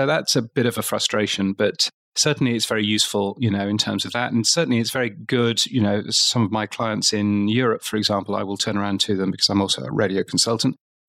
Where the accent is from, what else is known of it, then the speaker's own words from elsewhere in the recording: United Kingdom; now in Australia; I'm a Brit, as you can tell from my accent, but I'm actually here in Australia.